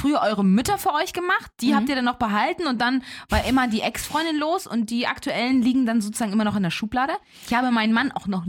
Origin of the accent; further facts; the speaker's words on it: Elmshorn, Schleswig-Holstein, Germany; aus Elmshorn, wo ich herkomme.